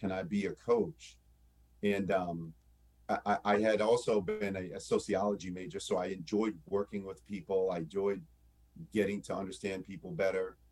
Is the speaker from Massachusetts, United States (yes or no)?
yes; Lowell, Massachusetts, United States; I grew up in Lowell, Massachusetts, played a lot on the playground